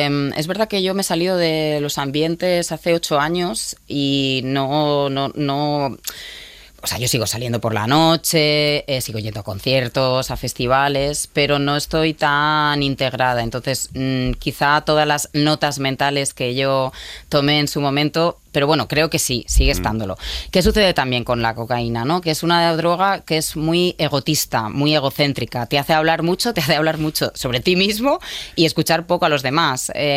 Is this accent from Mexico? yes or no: no; Alicante, Valencian Community, Spain; yo al final pertenezco a esa generación y encima soy de Alicante, claro, o sea, de la comunidad valenciana y me pilló muy cerca